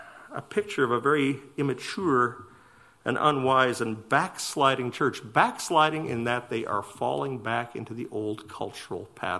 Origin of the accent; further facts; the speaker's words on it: Canada; I am a Canadian. I am fifth generation Canadian